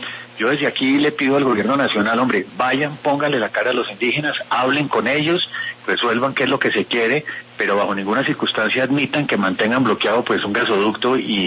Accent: Colombia; nosotros también somos ciudadanos de Colombia.

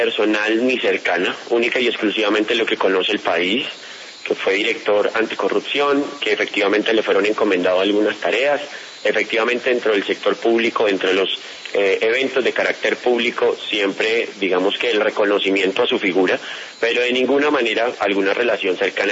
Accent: Funza, Cundinamarca, Colombia; yo solamente fui alcalde de un pueblo, de mi pueblo, el municipio de Funza

